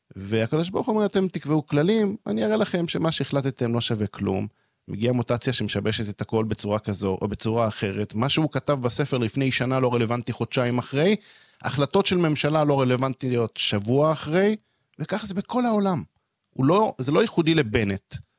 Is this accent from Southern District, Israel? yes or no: no; Jerusalem, Jerusalem District, Israel; גדלתי, בכל זאת גדלתי באזור בית ליטאי טיפוסי, באזור גאולה מאה שערים